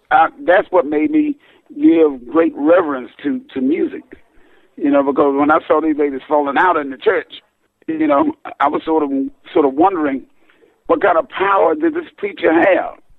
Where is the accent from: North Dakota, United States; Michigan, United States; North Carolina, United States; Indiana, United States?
North Carolina, United States; Wilson; born there; I was born in Wilson, actually Greene County, North Carolina.